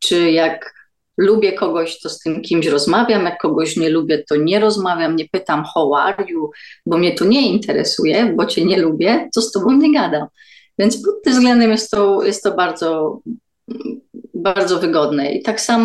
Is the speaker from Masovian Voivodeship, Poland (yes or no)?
no; Wrocław, Lower Silesian Voivodeship, Poland; now in Mauritius; Pochodzę dokładnie z Wrocławia, jest to jedyne polskie miasto, w którym mieszkałam, ale myślę, że najlepsze.